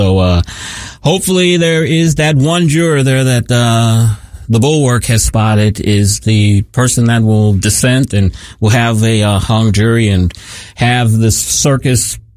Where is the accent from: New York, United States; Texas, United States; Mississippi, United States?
Texas, United States; my home state, my birth state, Texas, the Lone Star State.